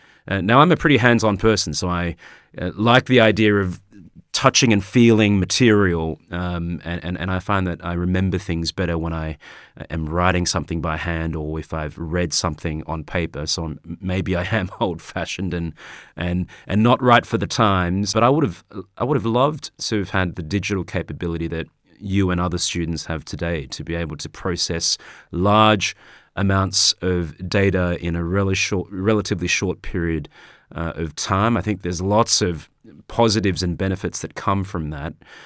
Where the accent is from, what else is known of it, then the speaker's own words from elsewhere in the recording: Australia; moved away as an adult; now in United Kingdom; I'm Australian, so I've come over from Australia.